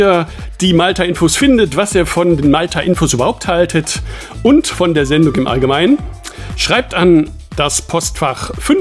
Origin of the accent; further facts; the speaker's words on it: Mülheim an der Ruhr, North Rhine-Westphalia, Germany; ich bin aus Mülheim an der Ruhr.